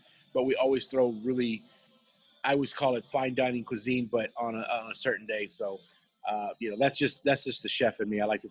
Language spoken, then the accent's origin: English; New Braunfels, Texas, United States; I'm from New Braunfels and I was going to open up over there and Seguin's like not having it.